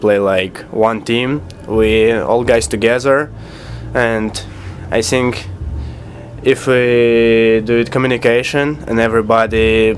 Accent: Belarus; English is a second language; now in United States

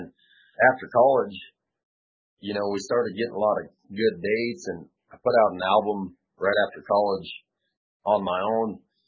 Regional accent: Moorcroft, Wyoming, United States; I grew up in Moorcroft, Wyoming, you know, like, a folks ranch up there is like, I don't know how else to be.

